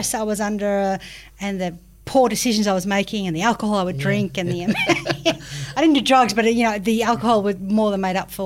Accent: Australia; born there; I will disclaimer that I am Indian. Born in Australia.

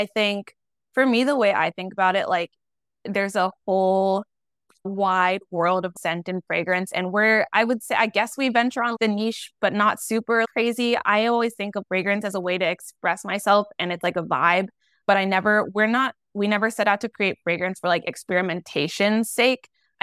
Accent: Dayton, Ohio, United States; So I grew up in Dayton, Ohio. I cannot claim New York. I wish I could, but I'm from Ohio.

